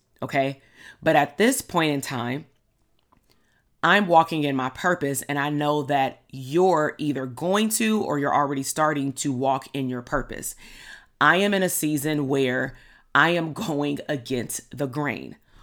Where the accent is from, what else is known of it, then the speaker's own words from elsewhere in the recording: Compton, California, United States; actually, I'm from Compton.